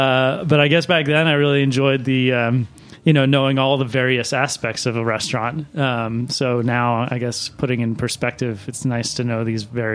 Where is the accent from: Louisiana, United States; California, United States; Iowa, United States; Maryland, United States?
Maryland, United States; Baltimore; So it was when I was working at a steakhouse in Maryland, where I grew up in Baltimore.